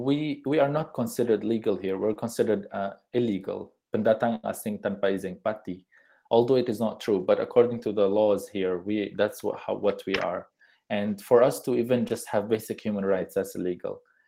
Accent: Syria; now in Malaysia; So I came to Malaysia in 2012 because of the war in my home country. When the war started in Syria, my family and I were living very peacefully before that in the village.

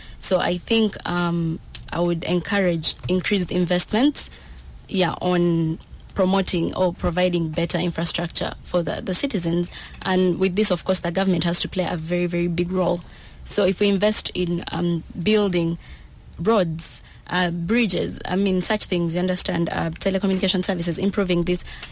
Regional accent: Eastern Equatoria, South Sudan; I'm from Eastern Equatoria. Where I'm from in my village, there's literally no network. If you want to communicate, you have to climb the mountain.

